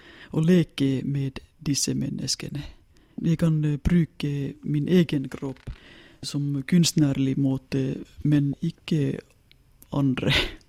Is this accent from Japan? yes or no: no; Helsinki, Uusimaa, Finland; now in Norway; Så jeg har sagt at jeg har ikke røtter her i Nord, fordi jeg kommer fra Helsingfors.